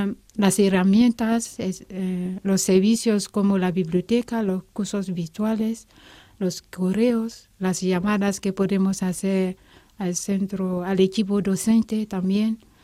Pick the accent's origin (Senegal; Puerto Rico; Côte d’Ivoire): Côte d’Ivoire; yo era secretaria judicial en mi país de origen